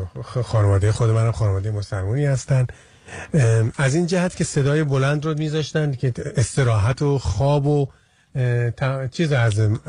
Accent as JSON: {"language": "Persian", "country": "Iran", "moved": "yes", "said": "1371 من از ایران خارج شدم، الان 31 سال و چند ماهی که از ایران اومدم بیرون"}